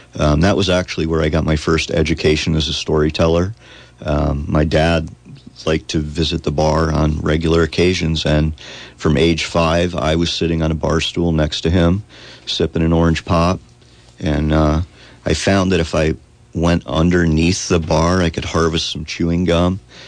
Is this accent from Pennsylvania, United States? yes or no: yes; Eldred, Pennsylvania, United States; I grew up in northern Pennsylvania, right along the New York border, about an hour and a half due south of Buffalo, a little town called Eldred, Pennsylvania.